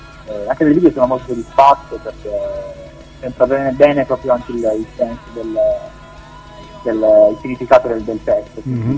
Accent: Turin, Piedmont, Italy; Sì, ho un po' girato qui dalle mie parti a Torino

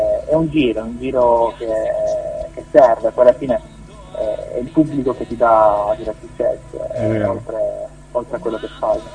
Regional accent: Turin, Piedmont, Italy; Sì, ho un po' girato qui dalle mie parti a Torino

